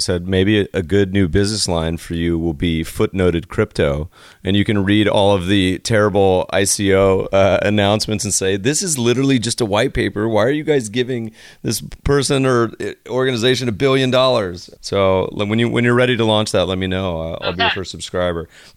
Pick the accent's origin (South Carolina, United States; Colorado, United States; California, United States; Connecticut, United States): Colorado, United States; I grew up partially in Colorado